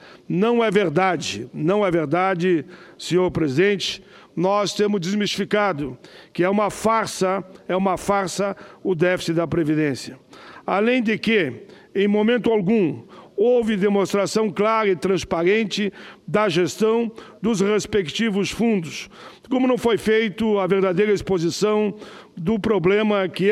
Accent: Caxias do Sul, Rio Grande do Sul, Brazil; na minha cidade natal, Caxias do Sul

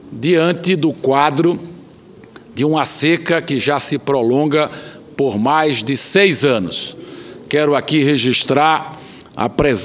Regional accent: Petrolina, Pernambuco, Brazil; Ontem estive em visita à cidade de Petrolina, minha cidade natal

